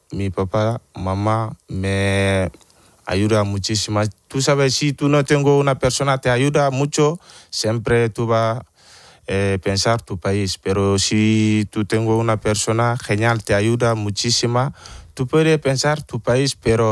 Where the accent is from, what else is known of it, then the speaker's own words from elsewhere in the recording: Gambia; Spanish is a second language; Tú sabes, antes yo estaba pequeñito de Gambia, me pasa ahí muchas cosas